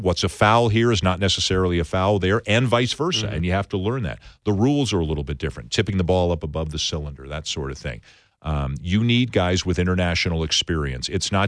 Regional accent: Canada; I am worried as a Canadian

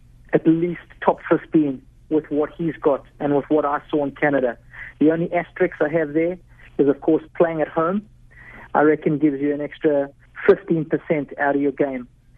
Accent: Durban, KwaZulu-Natal, South Africa; what I grew up with here in Durban, South Africa. Grew up playing all our tennis on hard courts.

